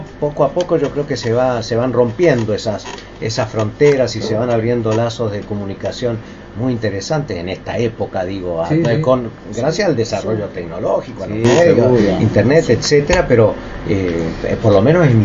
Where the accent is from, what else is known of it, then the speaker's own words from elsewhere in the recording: Rosario, Santa Fe, Argentina; moved away; also born or lived in Venado Tuerto / Costa Rica; Mi infancia es rosarina, pasé toda mi infancia en Rosario, hice toda la primaria aquí, y en el 70 fui a Costa Rica por razones de trabajo de mi papá, que vive aquí en Rosario, es … allí me quedé.